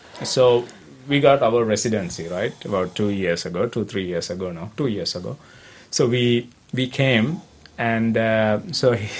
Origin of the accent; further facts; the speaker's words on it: Sri Lanka; No, no, we are actually from Sri Lanka.